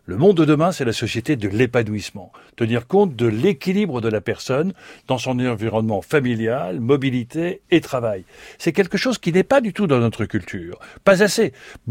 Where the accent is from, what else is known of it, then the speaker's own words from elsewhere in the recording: France; chez nous en France